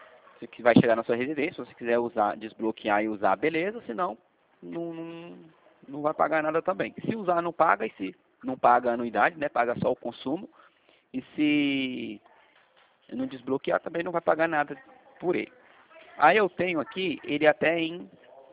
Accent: São José dos Campos, São Paulo, Brazil; E eu que estou falando com você, eu sou aqui de São José dos Campos.

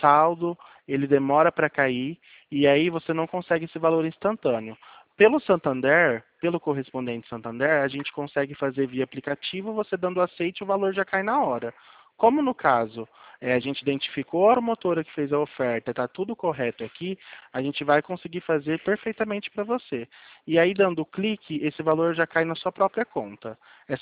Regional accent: Álvares Machado, São Paulo, Brazil; Eu sou do interior de São Paulo. Fica aqui Álvares Machado. É perto de Prudente, inclusive, que você citou.

